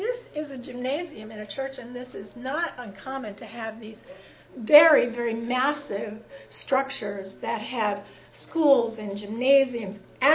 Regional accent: the North, United States; So I'm from the North. I didn't understand churches in the South.

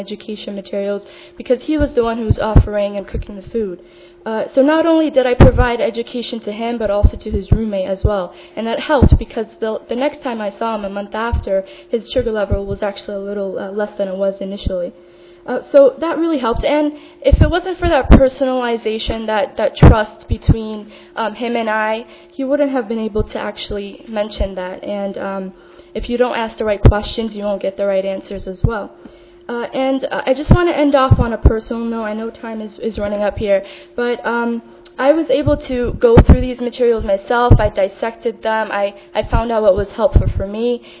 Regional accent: Connecticut, United States; I'm actually from Connecticut.

